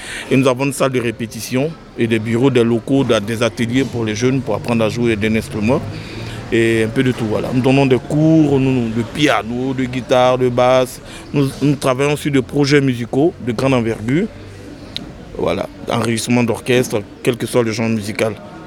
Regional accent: Côte d’Ivoire; Originaire de la Côte d'Ivoire.

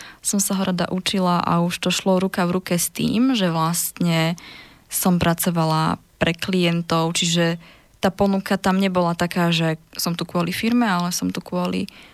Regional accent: Prešov, Prešov Region, Slovakia; Ja som pôvodne z Prešova.

